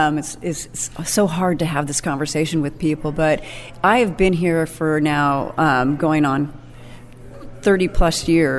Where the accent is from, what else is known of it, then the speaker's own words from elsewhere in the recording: California, United States; because I was from the Napa Valley and I was going to show these guys how to make Cab.